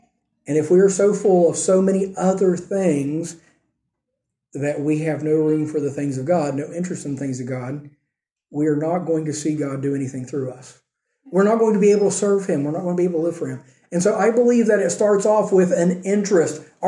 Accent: United States; I'm an American, yes, obviously.

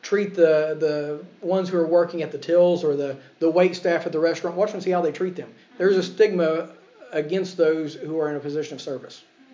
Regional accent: United States; now in Longford, Ireland; I've been asked oftentimes with just being an American in Ireland, okay?

